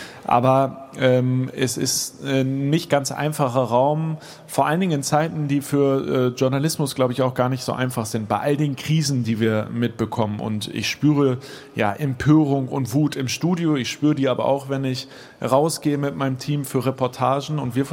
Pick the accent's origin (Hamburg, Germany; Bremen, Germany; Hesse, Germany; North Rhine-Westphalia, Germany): Hamburg, Germany; ich persönlich als Hamburger wäre natürlich für Franzbrötchen im Bordbistro